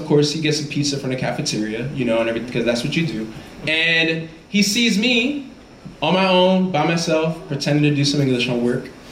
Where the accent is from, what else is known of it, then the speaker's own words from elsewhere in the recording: Brooklyn, New York, United States; But I'm from New York City, right? Actually, that even feels weird. I'm from Brooklyn, right? Like that's where I'm from. And you know, my family is from Guyana, and they raised me in faith and taught me about Jesus.